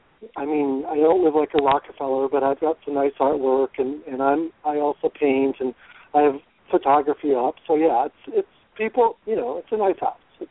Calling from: Palm Springs, California, United States; I'm calling from Palm Springs.

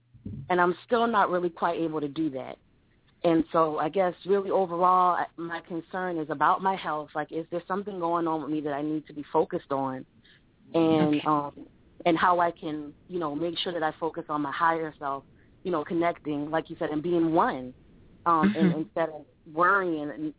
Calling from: Columbia, South Carolina, United States; No, South Carolina.

